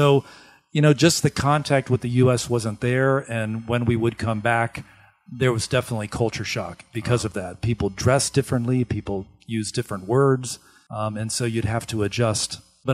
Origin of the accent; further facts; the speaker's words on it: Venezuela; I was actually born and raised in Venezuela, South America, and that is why I do speak Spanish. I'm fluently bilingual. I wish I were trilingual.